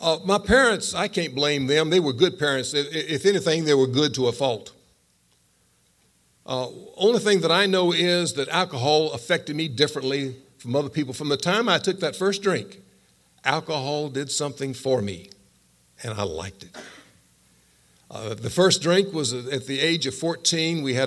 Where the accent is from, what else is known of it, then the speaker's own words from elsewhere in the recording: North Carolina, United States; As I said, I grew up in North Carolina, grew up in a middle-class family, and had good parents.